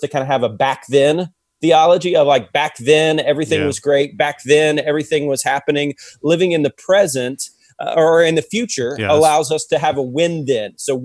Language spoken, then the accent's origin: English; Ohio, United States; I'm a Buckeye. I'm from Ohio.